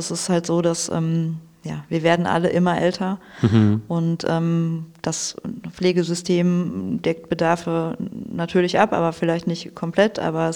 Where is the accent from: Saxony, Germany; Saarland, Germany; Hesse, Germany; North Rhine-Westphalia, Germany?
North Rhine-Westphalia, Germany; Dortmund; Ich komme aus Hörde und nicht ich komme aus Dortmund